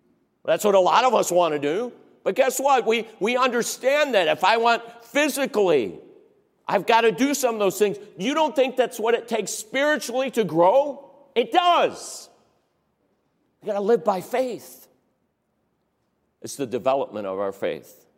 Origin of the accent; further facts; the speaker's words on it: Cleveland, Ohio, United States; I grew up in Cleveland, Ohio, under Roy Thompson.